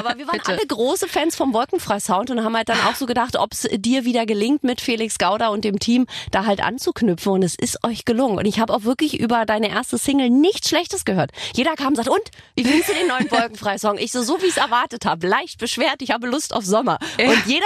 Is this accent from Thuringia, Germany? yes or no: no; Berlin, Germany; Und als geborene Berlinerin, weißt du, wenn ich dann über den Kudamm tanze